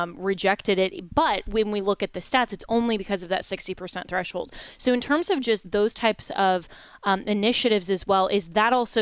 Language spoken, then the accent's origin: English; Florida, United States; here in my home state of Florida